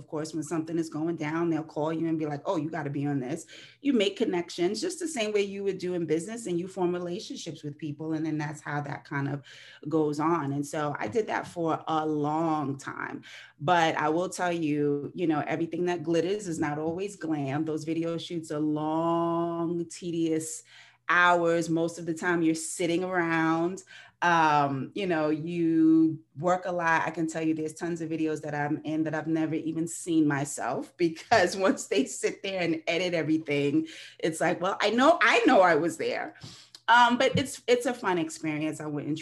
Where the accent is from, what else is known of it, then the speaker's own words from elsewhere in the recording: New York, United States; And so growing up in New York, you know, we have access to a lot of things in the entertainment world.